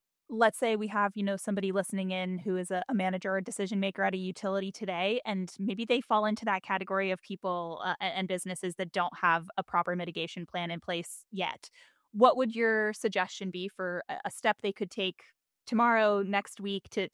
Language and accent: English; Florida, United States; And I appreciate you invoking Florida too. It's my home state.